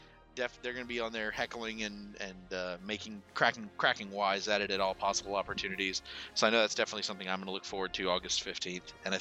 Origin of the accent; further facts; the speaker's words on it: Louisiana, United States; Even though I'm Cajun, I'm not speaking in French.